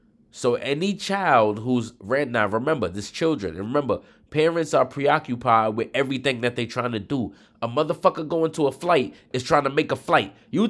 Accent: Brooklyn, New York, United States; and I'm from Brooklyn, that's why I say God like that, right?

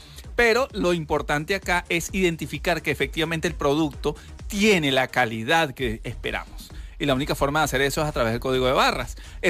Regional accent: Venezuela; debemos entender es que somos venezolanos y tenemos la potestad de exigir nuestros derechos

